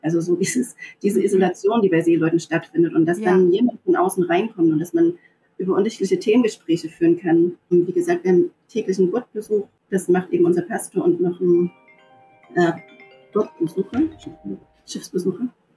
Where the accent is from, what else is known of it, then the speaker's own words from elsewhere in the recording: Germany; oft werde ich gefragt, wo und aus welchem Land kommen Sie? Ich so, aus Deutschland.